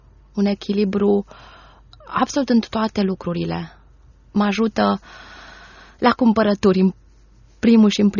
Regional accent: Bucharest, Romania; now in Timișoara, Romania; ne-a plăcut să trăiesc în Timișoara, chiar dacă sunt de la București.

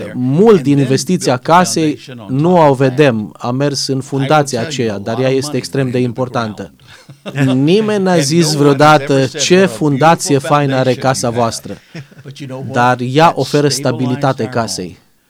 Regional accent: Texas, United States; Romanian is a second language; o să afle că sunt din Texas, o să mă întrebe dacă am cald, dacă sunt cowboy.

